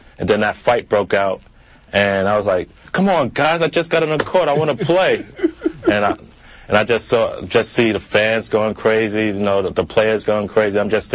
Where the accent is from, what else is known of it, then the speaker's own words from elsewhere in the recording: New York, United States; No, I mean, I'm from New York, man. A little flare doesn't, you know, frighten me.